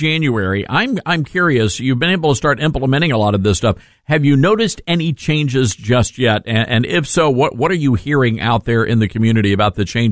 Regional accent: Memphis, Tennessee, United States; I live in Memphis, Tennessee, my hometown, and we broadcast our show from Memphis.

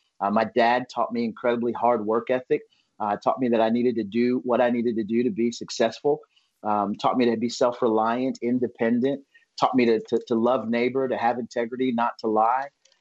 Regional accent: United States; For me, there's not a distinction of what it means to grow up black. I grew up in America.

